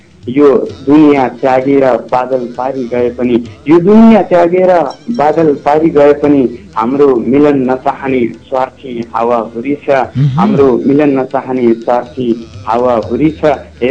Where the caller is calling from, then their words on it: Bharatpur, Bagmati, Nepal; बोलिरहेको छु भरतपुरबाट।